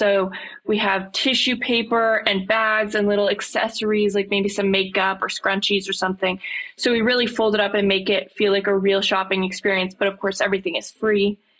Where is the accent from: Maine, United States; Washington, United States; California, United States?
California, United States; Los Angeles; I'm one of the co-founders of She Styles. I'm 17 years old. I'm from Los Angeles, California, and I go to Brentwood School.